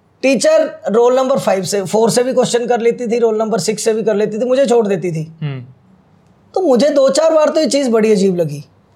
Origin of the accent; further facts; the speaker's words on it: Prithvipur, Himachal Pradesh, India; born there; वहाँ का मेरा बर्थ है, पृथ्वीपुर मेरे गाँव का नाम है।